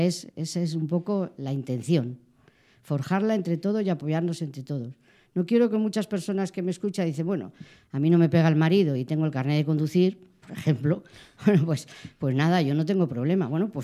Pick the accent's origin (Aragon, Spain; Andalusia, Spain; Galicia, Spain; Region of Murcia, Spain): Aragon, Spain; me vas a permitir que diga una frase de … el poeta de mi tierra.